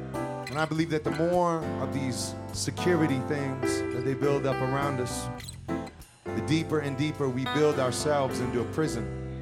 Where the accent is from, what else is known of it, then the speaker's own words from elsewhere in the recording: United States; all the things that I had learned about Cuba growing up in America